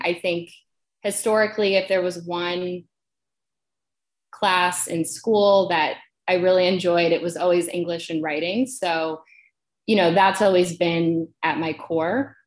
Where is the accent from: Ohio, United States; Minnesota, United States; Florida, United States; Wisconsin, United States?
Ohio, United States; So I grew up in the Midwest in Ohio. I'm an only child.